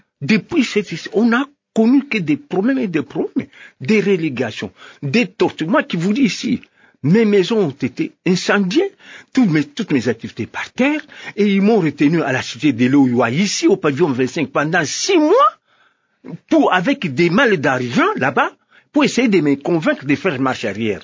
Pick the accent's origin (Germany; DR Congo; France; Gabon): DR Congo; Kabinda, Lomami; Je vais me présenter maintenant chez moi pour aller voir comment les gens vivent aussi chez moi à Kabinda, Lubao et consorts.